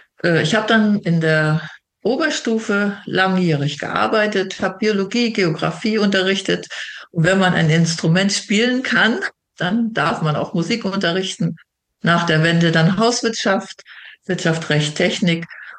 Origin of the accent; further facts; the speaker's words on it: Thuringia, Germany; diese Gegend, ich komme ja aus Thüringen, hier kennenzulernen. Mecklenburg und Thüringen ist doch wieder ein ganz anderes Cluster.